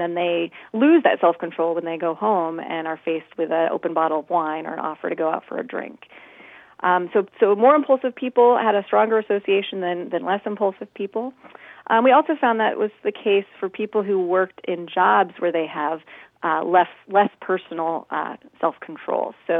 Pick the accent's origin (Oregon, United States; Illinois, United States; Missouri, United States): Oregon, United States; Gresham; I grew up in Oregon in the Gresham area and started out working in a retail store and a restaurant, and then ended up working in a Starbucks in Portland area.